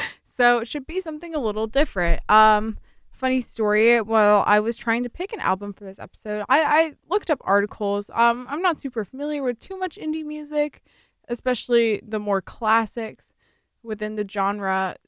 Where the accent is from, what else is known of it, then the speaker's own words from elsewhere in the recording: Virginia, United States; I'm from Northern Virginia, so D.C. region, and there's also a reference to the Northern Virginia region